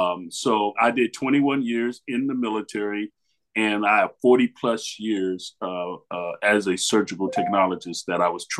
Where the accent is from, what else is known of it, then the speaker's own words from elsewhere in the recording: Miami, Florida, United States; now in Louisville, United States; I'm from Miami, Florida, and I live in Louisville.